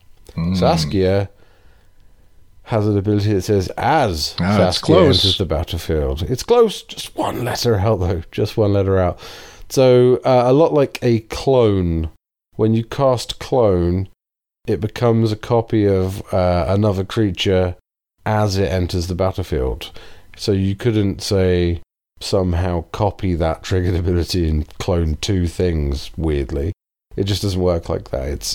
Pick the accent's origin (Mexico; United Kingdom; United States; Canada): United Kingdom; England; That's a genuine question. Being English, I don't know.